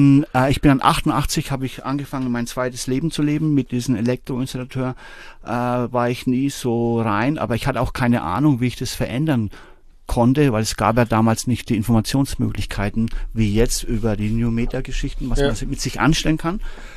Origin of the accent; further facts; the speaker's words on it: Bamberg, Bavaria, Germany; Und dann eben 88 habe ich da in Bamberg, wo ich herkomme, jemanden kennengelernt